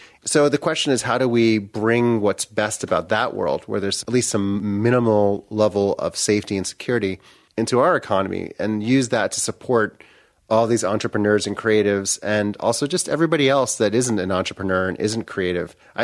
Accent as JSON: {"language": "English", "town": "Baltimore", "region": "Maryland", "country": "United States", "tie": "born or raised there", "said": "And I think growing up in Baltimore, from Baltimore, it's hard not to see that race and capitalism are deeply interconnected."}